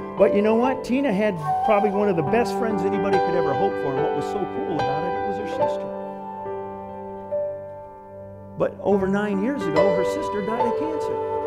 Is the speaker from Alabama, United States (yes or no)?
no; Michigan, United States; Well, I grew up in Michigan. I don't get to go back there maybe once every 10 years or something for a high school reunion.